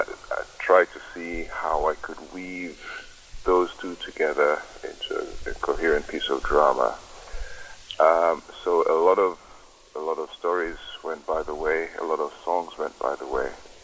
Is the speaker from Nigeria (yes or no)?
yes; Nigeria; now in United Kingdom; I'm Nigerian, although I'm now a British citizen